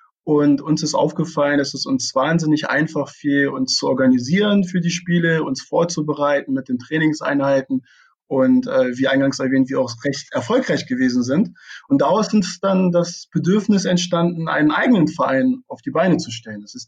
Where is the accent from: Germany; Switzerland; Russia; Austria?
Germany; Braunschweig, Lower Saxony; born there; now in Hannover, Germany; Ich bin 27 Jahre alt und komme aus dem wunderschönen Hannover. Bin gebürtiger Braunschweiger.